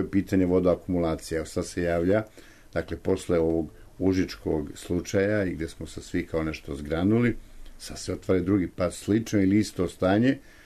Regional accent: Serbia; odnosno kod nas u Srbiji

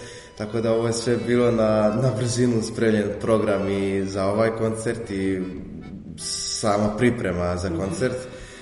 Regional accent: Prnjavor, Mačva District, Serbia; dolazim iz Prnjavara, iz mjesta okoline Šapca.

